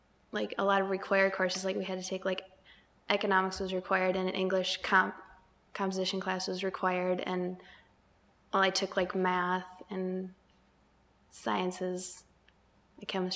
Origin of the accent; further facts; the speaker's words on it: Menomonie, Wisconsin, United States; I'm from Menominee, Wisconsin.